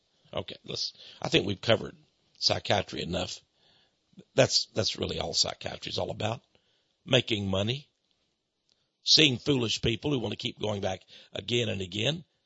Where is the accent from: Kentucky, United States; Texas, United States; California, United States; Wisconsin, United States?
Texas, United States; accent: Texas; But really, excuse my Texas accent, they ain't got nothing.